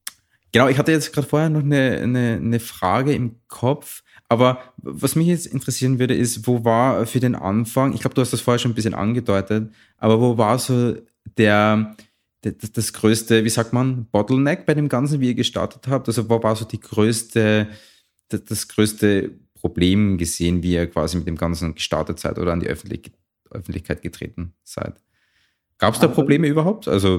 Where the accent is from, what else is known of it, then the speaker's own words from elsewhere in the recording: Austria; Bei uns in Österreich ist es quasi, du hast die staatliche und eine private.